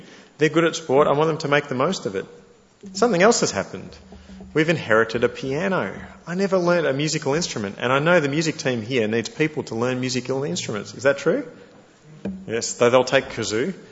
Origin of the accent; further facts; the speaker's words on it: Australia; As an Australian dad, this is pretty exciting.